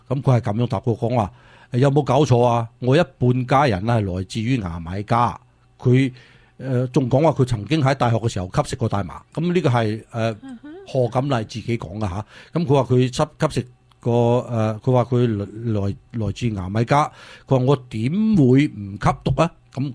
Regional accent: United States; 唔係我哋美國人最佳選擇啊！

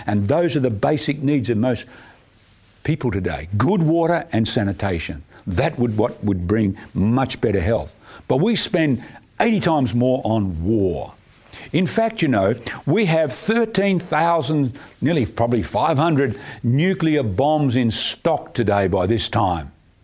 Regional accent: Perth, Western Australia, Australia; when I was a kid growing up in Perth in Western Australia, in summertime we'd go sleep outside because it gets hot in Perth

